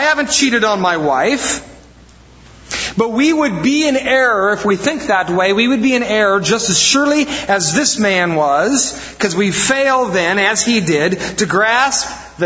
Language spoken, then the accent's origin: English; Midwest, United States; Welcome to Wisconsin, the land of good men. I mean, we're from the Midwest after all.